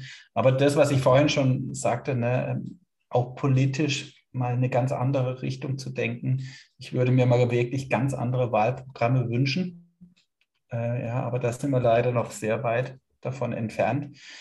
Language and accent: German; United States; now in Germany; wenn ich jetzt in Deutschland wohne als Amerikaner